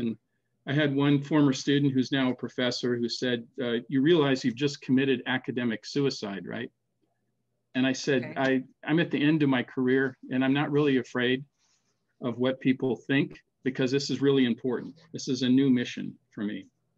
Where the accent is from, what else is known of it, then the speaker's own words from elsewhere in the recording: Seattle, Washington, United States; born there; I was born in Seattle. My brother and I were born in Seattle, and my sister and my eldest brother were born in Norway during the war